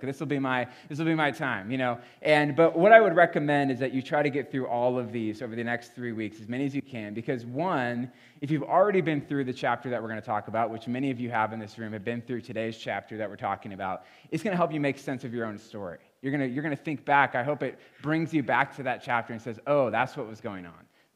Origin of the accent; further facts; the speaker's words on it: Bellevue, United States; In the end, it led me right back to my hometown of Bellevue, and I moved back here at 22 years old as a young adult.